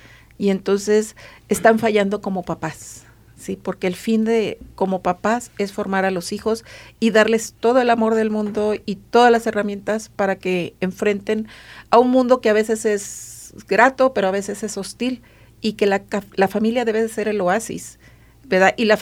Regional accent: Mexico; somos todos mexicanos

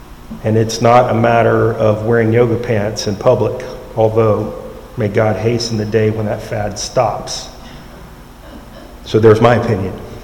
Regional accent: the South, United States; I'm from the South. I just spent some time in Florida.

